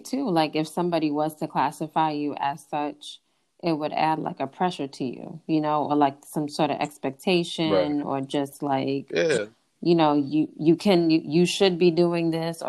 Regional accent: Boston, Massachusetts, United States; now in New York City, United States; I mean, I'm not from Brooklyn. Mm. I was not born and raised. I'm from Boston, but I've been here for a long time now.

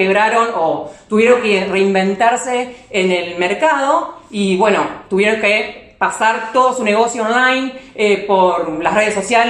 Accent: San Nicolás, Buenos Aires Province, Argentina; born there; Yo soy de San Nicolás. … soy fundadora de la consultora Actitud Humana y si bien nací en San Nicolás, estamos trabajando en Rosario

